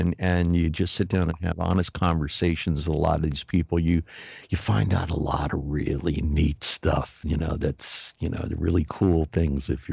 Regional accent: Philadelphia, Pennsylvania, United States; I'm from Philadelphia. I'm one of the voting critics.

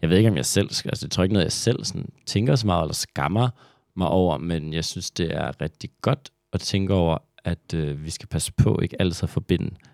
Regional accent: Aalborg, North Denmark Region, Denmark; til Aalborg, hvor jeg er fra, så er der meget færre tilbud.

